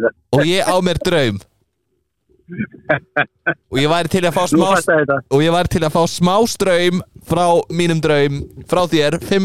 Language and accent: Icelandic; Vestmannaeyjar, Southern Region, Iceland; og ég er líka frá Vestmannum.